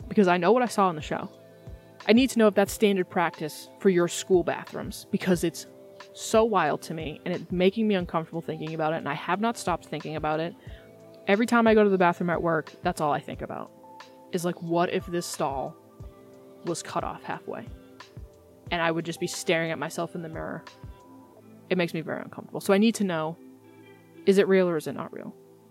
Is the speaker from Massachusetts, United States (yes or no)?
yes; Massachusetts, United States; I'm from Massachusetts.